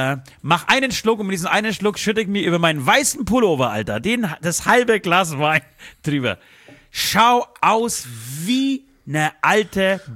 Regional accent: Bulgaria; Ich komme aus Bulgarien

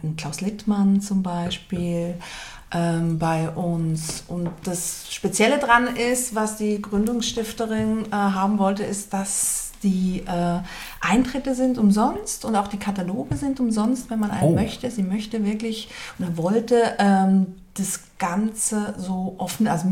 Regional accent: Basel, Basel-Stadt, Switzerland; born there; Ich bin Deutsche, aber ich bin in Basel geboren.

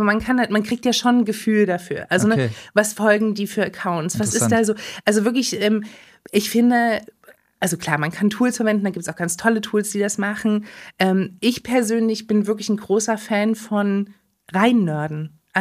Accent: Saxony, Germany; Aus der Nähe von Leipzig.

